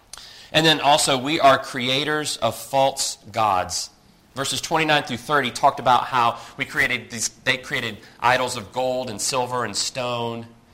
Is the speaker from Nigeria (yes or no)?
no; South Carolina, United States; I'm from South Carolina, and our real estate, I was talking to Alex earlier, our real estate's a lot different than up here.